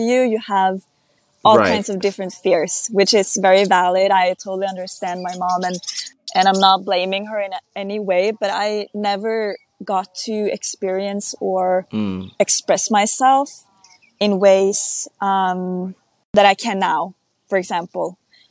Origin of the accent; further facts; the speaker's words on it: Norway; I'm born and raised in Norway.